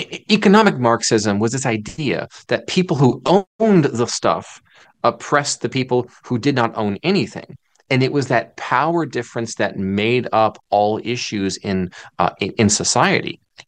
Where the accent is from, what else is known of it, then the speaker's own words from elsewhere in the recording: Ohio, United States; And I'm from Ohio, and we have so many lost and forgotten little markers